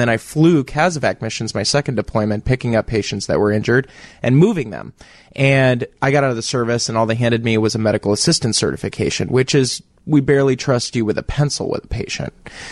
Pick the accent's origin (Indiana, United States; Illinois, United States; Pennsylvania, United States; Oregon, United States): Oregon, United States; Beaverton; I'm from Beaverton, Oregon. I was born and raised out in Oregon, Nike Town, USA.